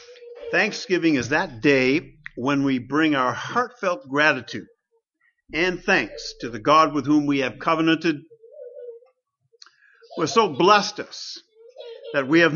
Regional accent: Grand Rapids, Michigan, United States; We grew up in Grand Rapids.

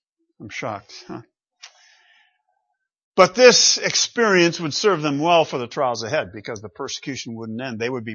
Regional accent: Michigan, United States; I grew up in Western Michigan where right after your membership in a Dutch Reformed church, you were expected to join a union.

